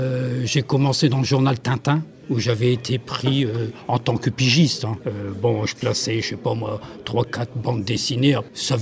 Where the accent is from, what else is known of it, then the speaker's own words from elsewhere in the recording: Saint-Quentin, Hauts-de-France, France; Moi, je suis de Saint-Quentin, mais je suis né là où est né Henri Matisse. Je suis du coteau Cambrésis.